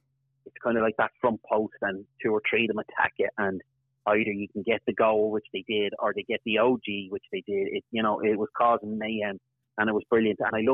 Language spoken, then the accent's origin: English; Ireland; I'm just going to bring it up because we're Irish, so we're allowed.